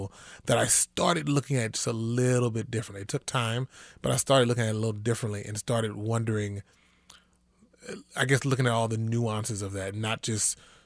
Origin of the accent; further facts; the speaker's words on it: Kansas City, Kansas, United States; I grew up in Kansas City, Kansas, Wyandotte County, around the Quindaro area